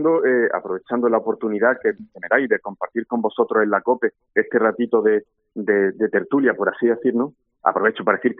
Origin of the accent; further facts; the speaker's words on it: Porcuna, Andalusia, Spain; mi familia está en Porcuna, mi vida está en Porcuna y yo soy de Porcuna, ¿no? Entonces, como siempre digo, he tenido la inmensa suerte, ¿no? De nacer en un pueblo que me permitió estar rodeado permanentemente de ruinas, de restos